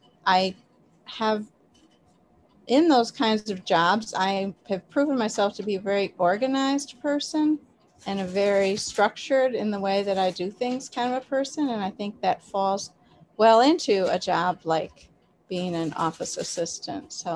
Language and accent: English; New York, United States; I grew up in New York. Our family had a summer home here, which is the house that we now live in.